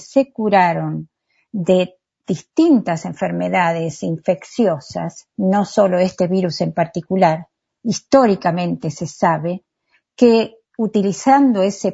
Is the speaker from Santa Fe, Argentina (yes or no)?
yes; Rosario, Santa Fe, Argentina; also born or lived in Mataderos, Buenos Aires; primero soy rosarina, pero viví en Mataderos hasta que me vine.